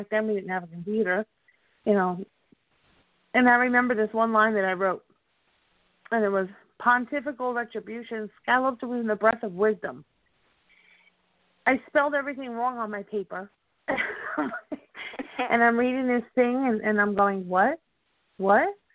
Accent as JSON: {"language": "English", "region": "New Jersey", "country": "United States", "said": "Exactly. I'm from Jersey, honey. You know? You know, I'm not proper over here, you know? I'm right on the border of New York over here."}